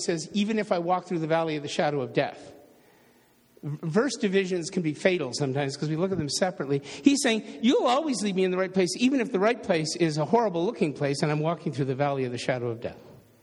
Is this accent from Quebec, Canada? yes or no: no; Toronto, Ontario, Canada; I grew up in Toronto. It was almost impossible to achieve there.